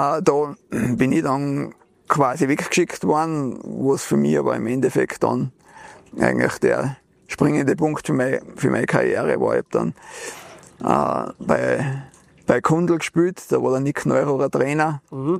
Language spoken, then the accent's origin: German; Niederndorf, Tyrol, Austria; Also da bin ich groß geworden in Niederndorf, ja nicht weit weg von da. Hier direkt an der bayerischen Grenze da.